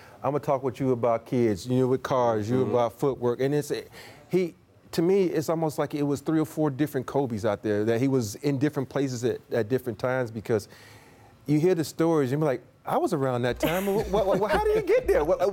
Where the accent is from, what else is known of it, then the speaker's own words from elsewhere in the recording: the South, United States; he talked about me growing up in the South and how it was